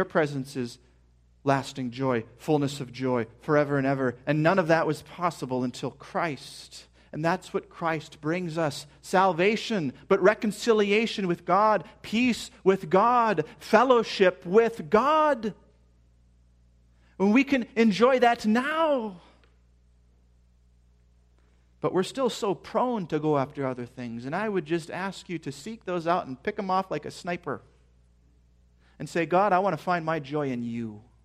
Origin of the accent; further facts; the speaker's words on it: Minnesota, United States; Well, not me, because I'm from Minnesota, but some of you, right?